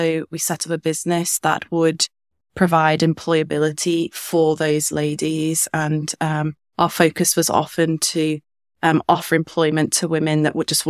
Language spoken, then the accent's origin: English; Liverpool, North West England, United Kingdom; also born or lived in India; So I'm from Liverpool originally, and I am currently working with refugees in Liverpool.